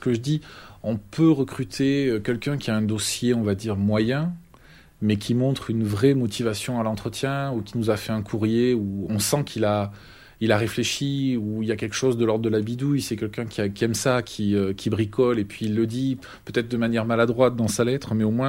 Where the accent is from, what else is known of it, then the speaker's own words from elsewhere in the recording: Southern France, France; accent: southern French; On est dans le sud, j'ai l'accent du sud, donc ils m'ont mis au sud de tout.